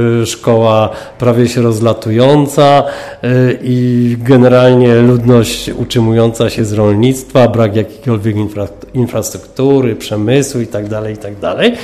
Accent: Tarnów, Lesser Poland, Poland; bo jeszcze przed włączeniem krzyża do miasta Tarnowa urodziłem się jeszcze w gminie Lisia Góra.

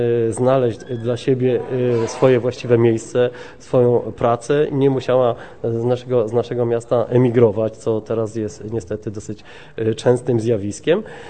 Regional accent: Tarnów, Lesser Poland, Poland; Jestem tarnowianinem związanym ściśle z Tarnowem od urodzenia, zarówno rodzinnie, jak i zawodowo. Jestem osobą o poglądach konserwatywnych, bardzo ściśle i bardzo mocno osadzonych w tradycji, w polskiej tradycji katolickiej, patriotycznej.

